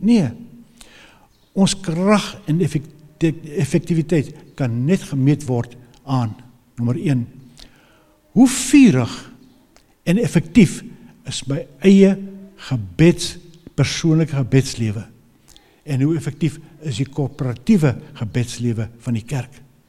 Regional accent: Eswatini; now in South Africa; ek is gebore en getoe in Swaziland op 'n plaas. Nou nie dink ek is 'n boetie van die plaas nie, ek het daar ontgroei.

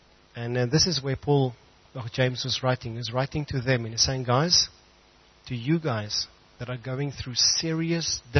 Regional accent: Brakpan, Gauteng, South Africa; I come from Brakpan. Lekker. Ek kom actually van die Oosrand.

